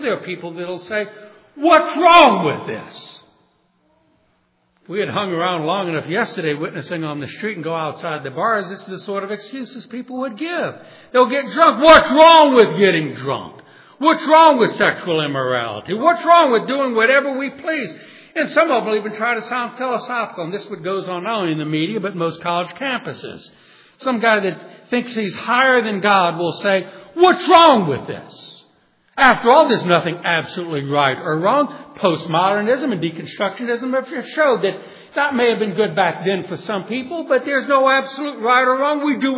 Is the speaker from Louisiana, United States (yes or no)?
yes; New Orleans, Louisiana, United States; I grew up in New Orleans.